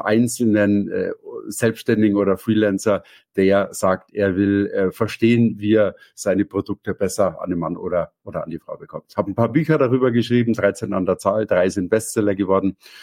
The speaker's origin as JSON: {"language": "German", "town": "Munich", "region": "Bavaria", "country": "Germany", "said": "ich komme aus München"}